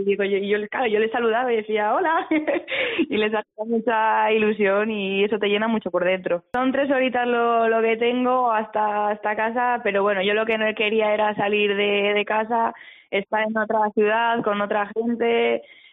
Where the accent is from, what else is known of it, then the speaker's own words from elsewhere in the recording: Asturias, Spain; de Asturias y tengo 24 años.